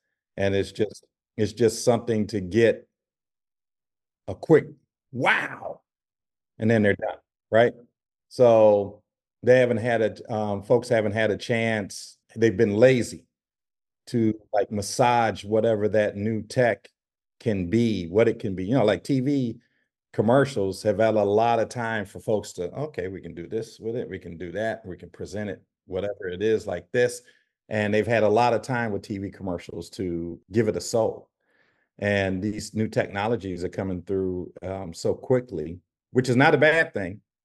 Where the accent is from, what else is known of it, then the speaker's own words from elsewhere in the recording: Muskegon, Michigan, United States; I'm from Muskegon, Michigan.